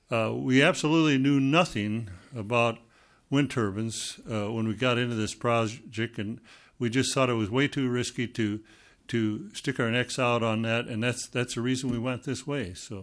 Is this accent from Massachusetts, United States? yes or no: no; Minnesota, United States; I'm a farmer from Jackson County, past president of the Minnesota Corn Growers and also a board member.